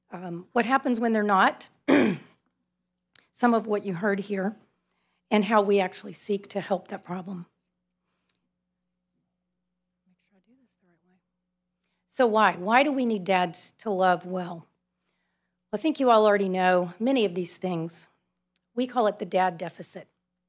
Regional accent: Wauchula, Florida, United States; now in Tampa, United States; from Tampa. I'm really from Wachula.

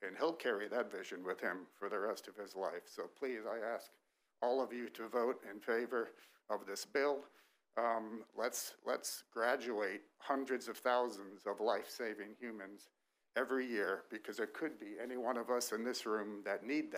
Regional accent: Ormond Beach, Florida, United States; I'm from Ormond Beach, Florida, almost a neighbor of Representative Fedoroff.

